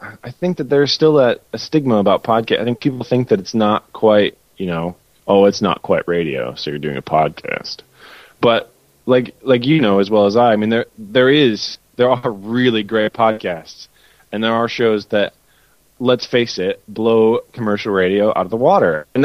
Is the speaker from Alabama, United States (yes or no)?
no; Minneapolis, Minnesota, United States; I came from Minneapolis is where I grew up, and it has a big independent music scene